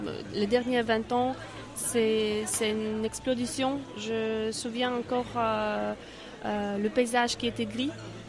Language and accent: French; Poland; French is a second language; je suis polonaise